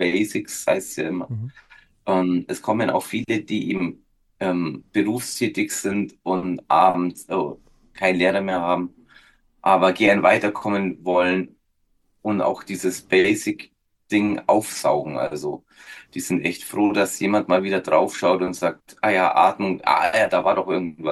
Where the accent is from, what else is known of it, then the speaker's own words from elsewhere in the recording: Bavaria, Germany; ich sagen, weil ich bin aus der Oberpfalz.